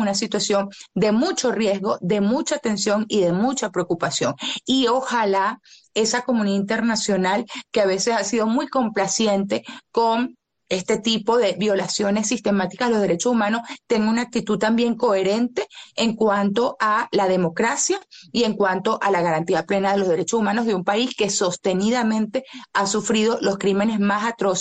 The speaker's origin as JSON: {"language": "Spanish", "country": "Venezuela", "said": "sé que lo somos los venezolanos"}